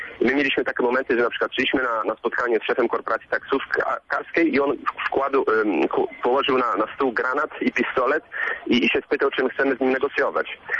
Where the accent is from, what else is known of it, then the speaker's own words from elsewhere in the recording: Płońsk, Masovian Voivodeship, Poland; moved away as an adult; Ja mieszkałem w Płońsku pod Warszawą, to jest 10 lat temu. Przeniosłem się do innego kraju.